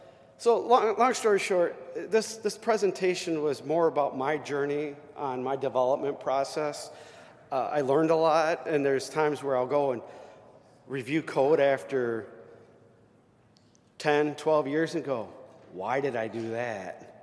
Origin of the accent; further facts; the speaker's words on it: Grand Rapids, Michigan, United States; And then my hometown of Grand Rapids, Michigan, that's Market 68.